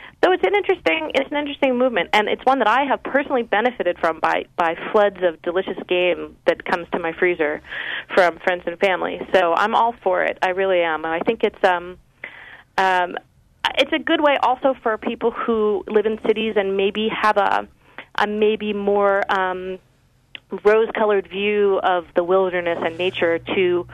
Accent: Seattle, Washington, United States; So I grew up in Seattle, and like I said, I was kind of a classic urban liberal girl

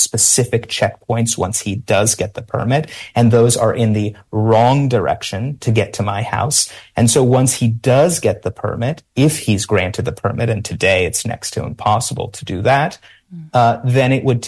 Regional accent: United States; now in Jerusalem; Yes, I, as an American living in Jerusalem, can go on all of the roads.

